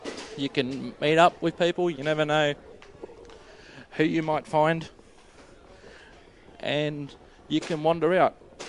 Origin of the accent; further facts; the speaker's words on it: Sydney, New South Wales, Australia; accent: Australian; Don't worry about the Australian accent. It's all good.